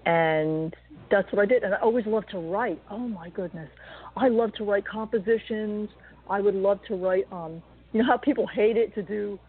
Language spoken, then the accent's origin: English; New Jersey, United States; I lived in New Jersey all my life.